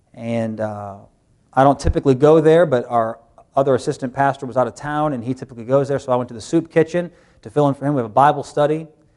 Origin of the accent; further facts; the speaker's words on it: Butler, Pennsylvania, United States; And these are people I grew up with in Butler, Pennsylvania.